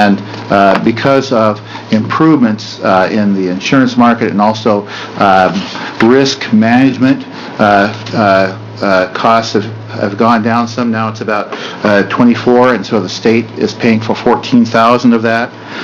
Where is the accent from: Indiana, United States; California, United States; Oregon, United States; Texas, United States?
Oregon, United States; Independence; I'm a local, sort of. I'm from Independence, Greater Metropolitan Independence in Monmouth.